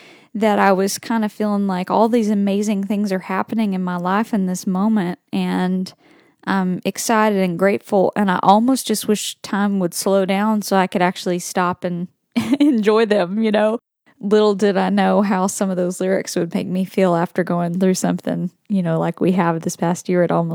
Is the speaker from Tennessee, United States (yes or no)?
yes; Byrdstown, Tennessee, United States; You know, I grew up here in Tennessee, a little town called Byrdstown. There's so much great country, bluegrass, gospel, Americana music in this part of the world.